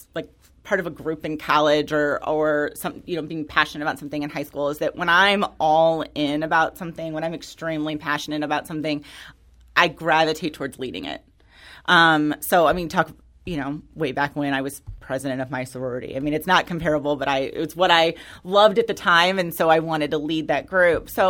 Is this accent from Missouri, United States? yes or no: yes; Florissant, Missouri, United States; So I grew up in North County. I'm from Florissant.